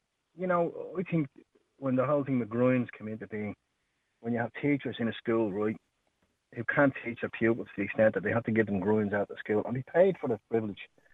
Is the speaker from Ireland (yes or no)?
yes; Cork, Munster, Ireland; I was from Kilbarry Cook. That's where I grew up.